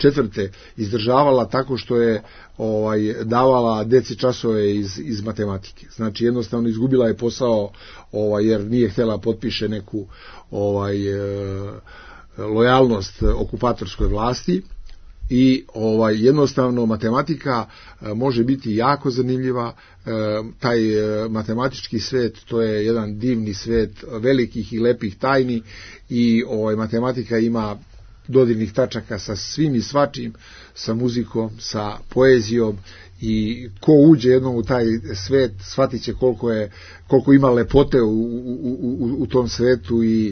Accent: Valjevo, Šumadija and Western Serbia, Serbia; šta je u mom rodnom gradu Valjevu

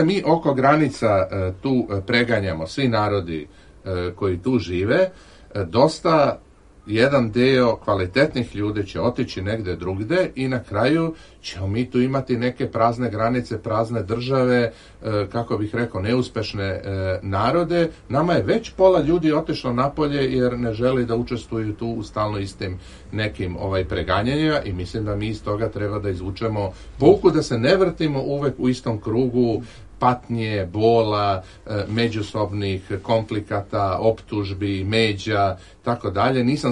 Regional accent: Serbia; Ja ovo govorim kao, ako hoćete, kao Srbin.

